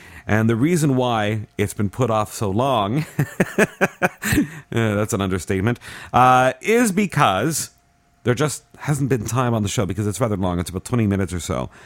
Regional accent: Canada; I don't know if I should feel embarrassed about that, being Canadian or what.

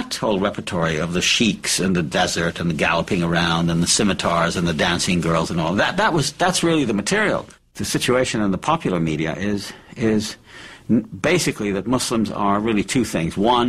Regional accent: Palestine; also born or lived in Cairo, Egypt; I myself, growing up in the Middle East in Palestine and Cairo, used to delight in films on the Arabian Nights

